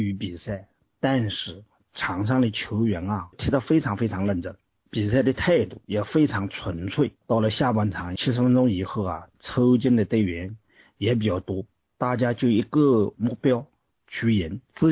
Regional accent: Jiangsu, China; 那是我们江苏人心里永远的一个痛

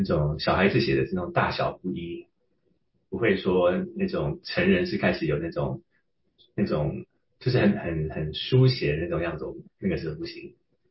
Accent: Taipei, Taiwan; 小学是在台北，一个丽人小学，是一个私立小学。

